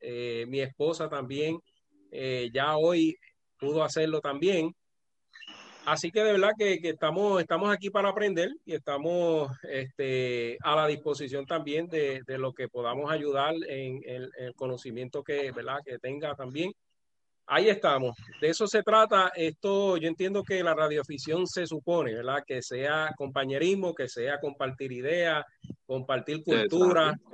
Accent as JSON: {"language": "Spanish", "town": "Ponce", "country": "Puerto Rico", "said": "yo soy de Ponce."}